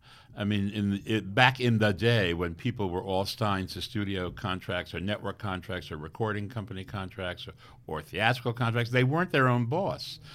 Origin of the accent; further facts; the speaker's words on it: Paterson, New Jersey, United States; Allen Ginsberg is from my hometown, Paterson, New Jersey, and my father and his father were friendly.